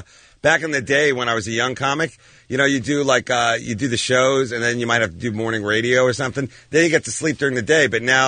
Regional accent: New York, United States; now in Los Angeles, United States; which is L.A. is an early town, if you ask me, because I'm from New York.

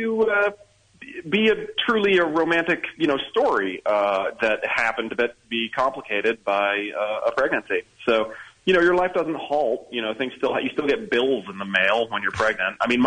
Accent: United States; and I'm American and our show is British

